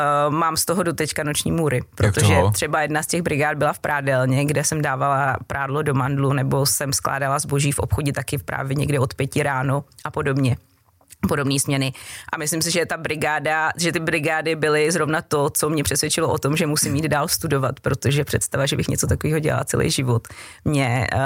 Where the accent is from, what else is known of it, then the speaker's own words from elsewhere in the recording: Kralupy nad Vltavou, Central Bohemian Region, Czechia; Tak já jsem vyrůstala v Kralupech nad Vltavou, to je takové průmyslové město kousek od Prahy, malo město, dalo by se říct